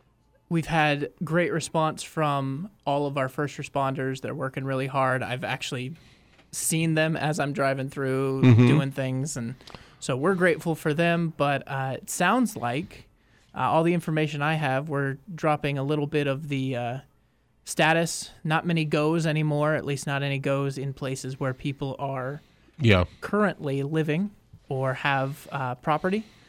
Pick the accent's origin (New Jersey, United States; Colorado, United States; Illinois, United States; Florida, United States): Colorado, United States; Denver; I grew up in Denver